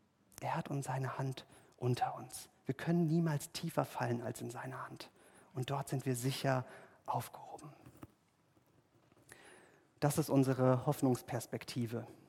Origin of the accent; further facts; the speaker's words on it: Büttelborn, Hesse, Germany; Ich bin ja in Büttelborn aufgewachsen, dort haben wir mehr über den Sauerkraut gesprochen.